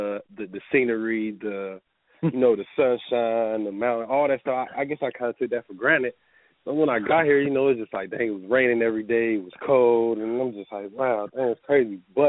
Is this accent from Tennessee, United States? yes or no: yes; Tennessee, United States; Yeah, I live, I grew up in Tennessee when I was younger